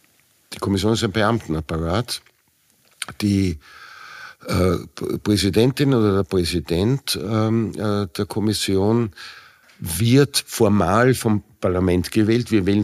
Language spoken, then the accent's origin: German; Vienna, Austria; Ich bin ein Wiener, ich kenne mich aus, auch im Umland von Wien, da bin ich aufgewachsen, das ist meine Heimat.